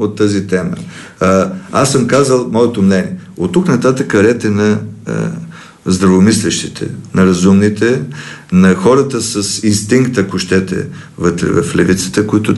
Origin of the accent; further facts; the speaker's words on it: Stara Zagora, Stara Zagora Province, Bulgaria; Аз идвам от Стара Загора.